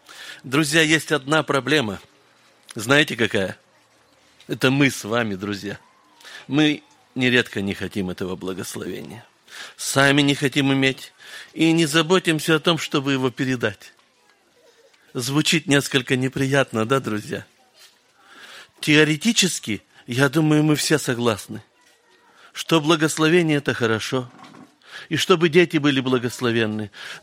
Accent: Kazakhstan; я из Казахстана. Семья у меня 15 детей.

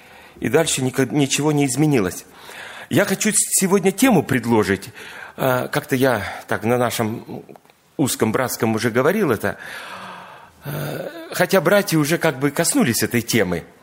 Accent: Kemerovo, Kemerovo Oblast, Russia; now in Kansk, Russia; У меня есть брат-близнец … Мы вместе совершаем служение в Канске, сами родом из Кемерово, переехали туда уже более 20 лет.

